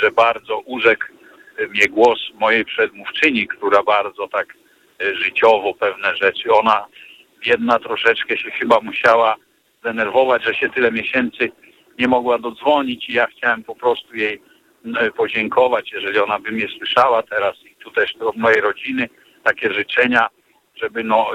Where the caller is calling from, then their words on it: Ostrołęka, Masovian Voivodeship, Poland; ja jestem z Ostrołęki.